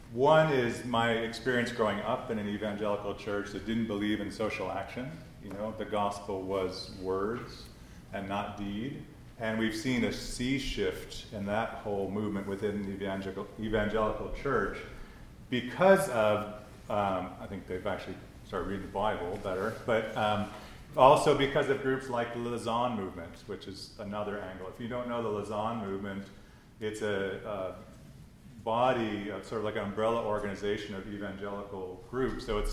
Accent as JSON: {"language": "English", "town": "Detroit", "region": "Michigan", "country": "United States", "said": "I'm from Detroit, so in quite a red group of churches"}